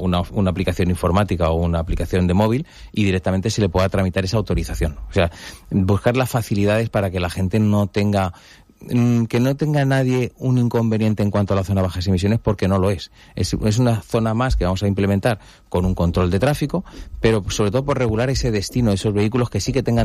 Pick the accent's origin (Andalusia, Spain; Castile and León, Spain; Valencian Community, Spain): Valencian Community, Spain; Benidorm; que somos de aquí de Benidorm